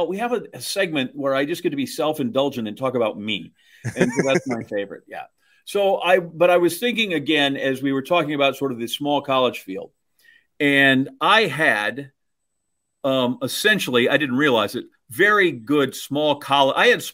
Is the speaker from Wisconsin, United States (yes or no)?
yes; Wisconsin, United States; I was growing up in Wisconsin. I said, in 83, I had the second best high jump in the state.